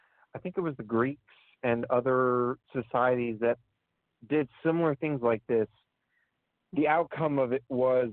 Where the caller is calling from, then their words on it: Florida, United States; from Florida.